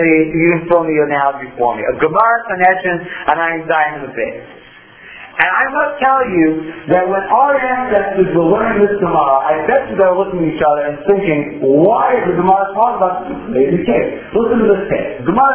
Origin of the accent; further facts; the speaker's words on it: Brooklyn, New York, United States; growing up in Brooklyn, you know, Hebrew was kind of like I don't even know what thing was in Hebrew anymore